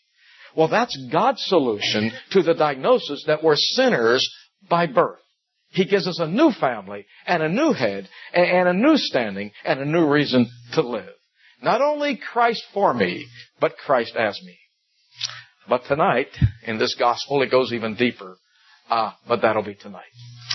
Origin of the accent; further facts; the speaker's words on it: Rochester, New York, United States; As you know, I come from Rochester, New York. We have two famous companies there.